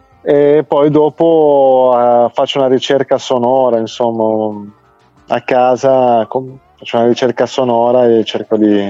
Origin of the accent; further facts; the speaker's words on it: Milan, Lombardy, Italy; Io Milano.